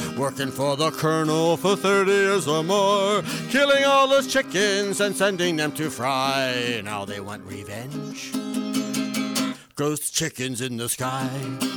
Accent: New Jersey, United States; now in Los Angeles, United States; Well, I'm from New Jersey.

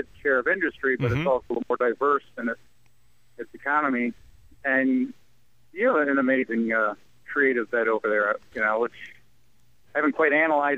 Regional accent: Flint, Michigan, United States; Well, you know, growing up in Flint, aside from the musical aspect of it, just growing up in Flint defines me for better or for worse.

